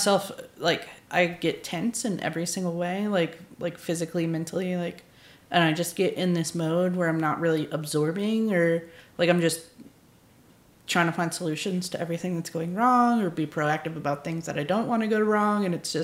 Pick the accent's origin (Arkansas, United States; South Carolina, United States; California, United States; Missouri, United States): South Carolina, United States; Charleston; or there's a lot of low country influence from growing up in Charleston